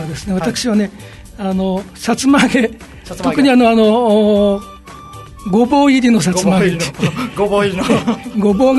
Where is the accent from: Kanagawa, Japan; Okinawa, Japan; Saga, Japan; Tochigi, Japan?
Okinawa, Japan; Naha; もともとはそうです。